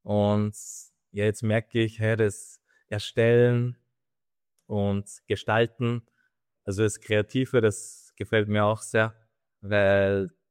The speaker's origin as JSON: {"language": "German", "country": "Austria", "said": "bin aus Österreich"}